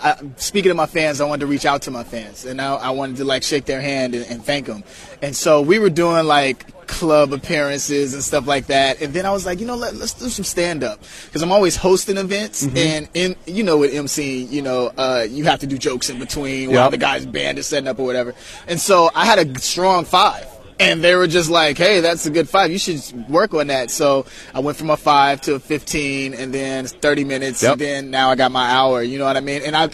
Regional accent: Chicago, Illinois, United States; You know, I'm from Chicago, Illinois.

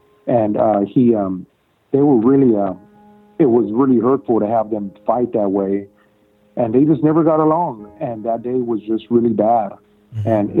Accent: United States; born there; I'm Mexican American. So basically, I wasn't born in Mexico. I was born in the United States for my mother and father.

